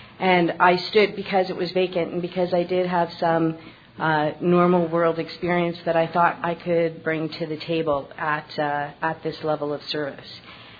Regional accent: Winnipeg, Manitoba, Canada; I'm here from Winnipeg, Manitoba

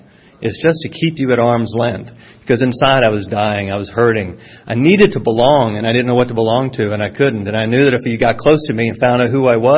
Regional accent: the South, United States; accent: southern; picked up a nice southern accent. And when I joined the Air Force, again, they told me I had to lose my accent.

